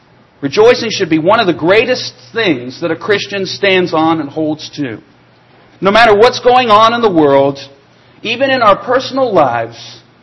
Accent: Canada; now in United States; I'm not an American citizen. Most of you have figured that out. I'm Canadian. But I've come to love this country. Growing up in Canada, I longed to live here.

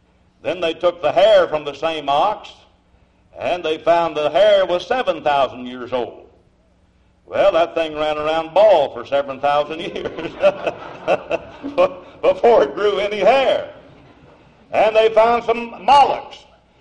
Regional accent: Kentucky, United States; Where I grew up down in Kentucky, if you take a hair from a horse's tail and put it in rainwater

